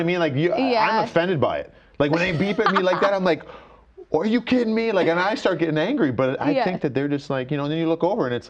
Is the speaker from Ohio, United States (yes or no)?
yes; Cleveland, Ohio, United States; Toronto, and I'm from Cleveland, well, if you give a quick little beep back home, that's like...